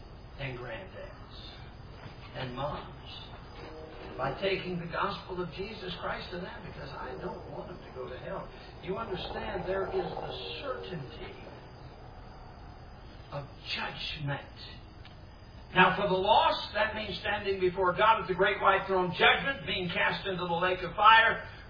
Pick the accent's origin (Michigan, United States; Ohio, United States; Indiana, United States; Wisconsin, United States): Michigan, United States; Sturgis; I was brought up in Sturgis, Michigan. That's only about, 90 miles from here, maybe even a little bit closer than that.